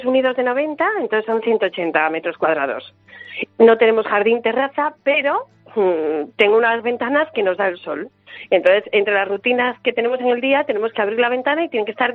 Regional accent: Ferrol, Galicia, Spain; somos de Ferrol. Eso quiere decir que estamos acostumbradísimos a días de lluvia

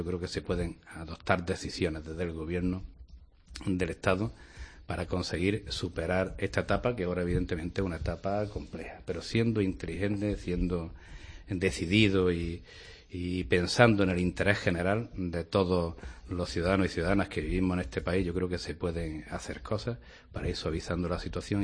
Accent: Andalusia, Spain; Si nos fastidia como andaluz el que con relativa cotidianidad se nos vea como los culpables de todo

